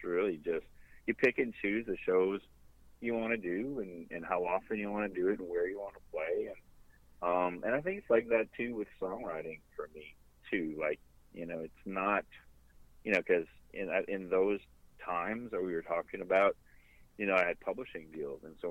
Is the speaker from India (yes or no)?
no; Canada; A lot of that is being Canadian, I think